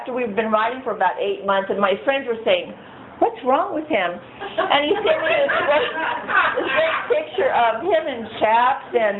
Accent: New York, United States; I'm from New York.

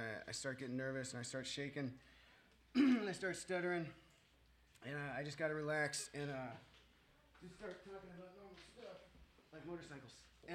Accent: Goleta, California, United States; So, about me. I come from Goleta.

